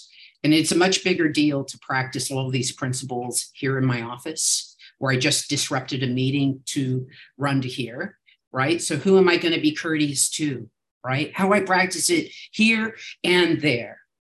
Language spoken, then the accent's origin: English; Louisville, Kentucky, United States; I'm an alcoholic from Louisville, Kentucky.